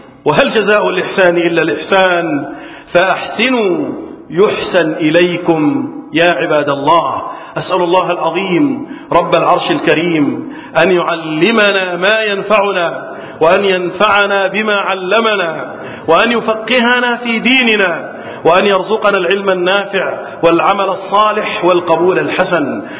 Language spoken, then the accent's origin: Arabic; Egypt; اللهم احفظ بلدنا مصر وسائر بلاد المسلمين من الفتن.